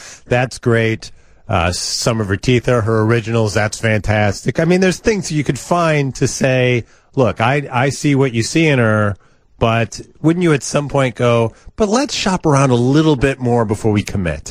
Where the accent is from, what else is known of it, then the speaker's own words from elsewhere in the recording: East Coast, United States; I'm from the East Coast.